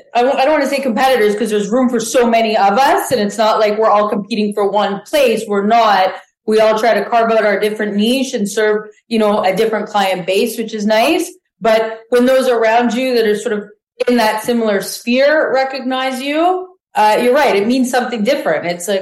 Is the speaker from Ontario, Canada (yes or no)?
yes; Thornhill, Ontario, Canada; also born or lived in Richmond Hill; So my childhood was like Thornhill, Richmond Hill.